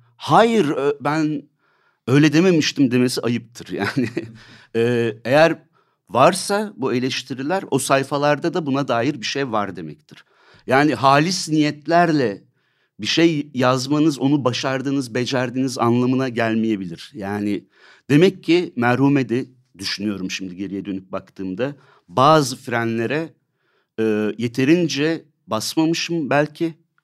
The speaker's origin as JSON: {"language": "Turkish", "region": "İzmir", "country": "Turkey", "said": "Gençliğime, İzmir'e döndüm. İzmirliyim ben."}